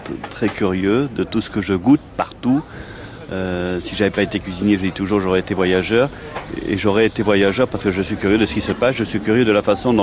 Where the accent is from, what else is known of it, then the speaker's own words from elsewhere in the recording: Nouvelle-Aquitaine, France; Je suis originaire des Landes, c'est-à-dire pas loin du Pays Basque